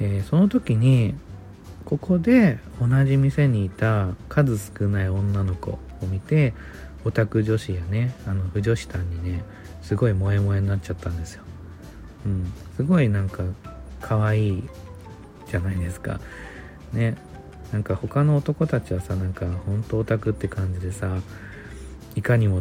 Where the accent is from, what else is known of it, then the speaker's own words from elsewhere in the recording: Tokyo, Japan; 出身地は東京都ですね。